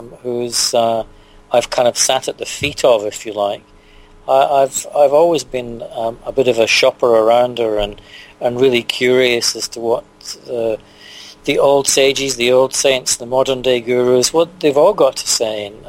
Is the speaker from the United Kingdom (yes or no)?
yes; Scotland, United Kingdom; I was working in Sydney at the time. I'm originally from Scotland, but I was down there for a couple of years